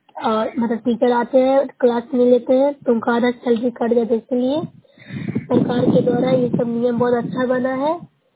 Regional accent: Bihar, India; मैं न्यूसराय ब्लॉक से हूँ, जिला नालंदा के निवासी हूँ।

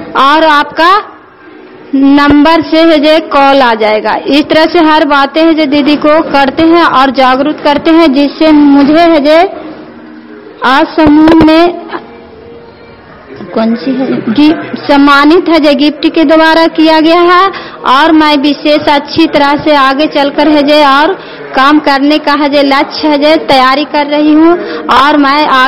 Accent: Nagarnausa, Bihar, India; मैं नगर नौसा गाँव के रहने वाले हूँ। मेरा प्रखंड नगर नौसा है, जिला नालंदा है।

